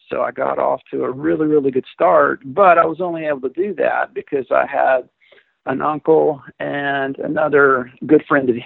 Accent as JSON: {"language": "English", "town": "Abilene", "region": "Texas", "country": "United States", "tie": "born or raised there", "said": "See, I grew up in Abilene, like I mentioned, and I worked for Charles Coody at Fairway Oaks Golf and Racquet Club in the bag room"}